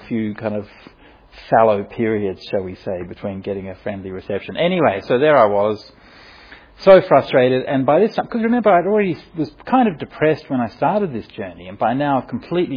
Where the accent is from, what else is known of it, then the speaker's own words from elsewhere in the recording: Australia; I'm a city kid, right? I mean, you know, I grew up in Australia